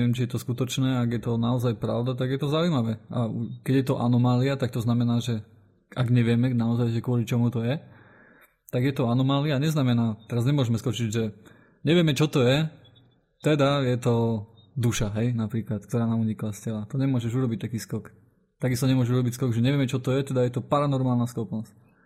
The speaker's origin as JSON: {"language": "Slovak", "country": "Hungary", "said": "ja som proti tomu odolný, pretože ja som Maďar"}